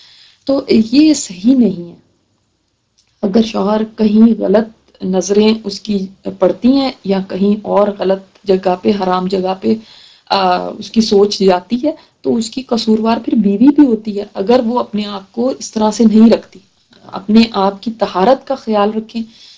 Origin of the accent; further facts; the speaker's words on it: Punjab, India; लेकिन हमारे यहाँ पंजाब में ये कल्चर है कि वहां पे गोद में लाके बिठा दिया जाता है देवर को